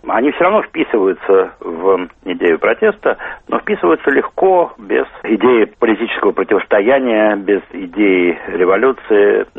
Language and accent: Russian; Moscow, Russia; Мы москвичи, и мы гуляем по московским бульварам.